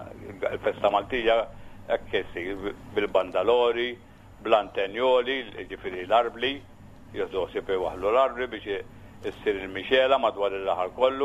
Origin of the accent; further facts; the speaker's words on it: Bormla, South Eastern Region, Malta; jiena minn Bormla, jiena iktar miġbut lejn il-festa tal-Kunċizzjoni tal-Madonna. Għax jiena Bormlis